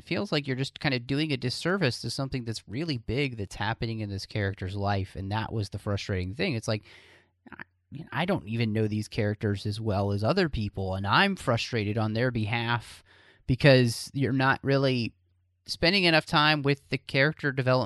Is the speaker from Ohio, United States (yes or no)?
no; Texas, United States; So, and I'm from Texas.